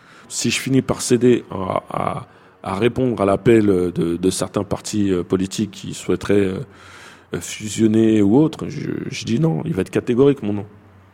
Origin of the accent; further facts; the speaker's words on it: Fresnes, Île-de-France, France; J'ai grandi dans le Val-de-Marne, dans une ville qu'on appelle Fresnes, 26 000 habitants, donc une petite ville. J'ai grandi dans ce quartier populaire qui était considéré comme très chaud à une certaine époque